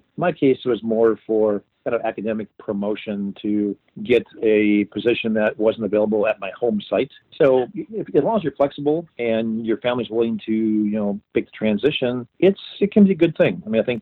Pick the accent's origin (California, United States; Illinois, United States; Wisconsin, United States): Wisconsin, United States; And I'm from Wisconsin. I was offered a job going back there as a fellow